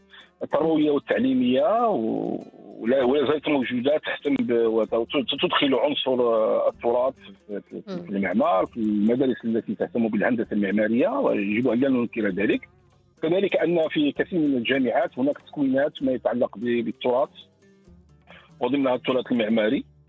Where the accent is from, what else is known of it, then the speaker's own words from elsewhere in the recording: Morocco; هذه كلها عناصر إيجابية بالنسبة إلينا كمغاربة على أننا نحن في الطريق الصحيح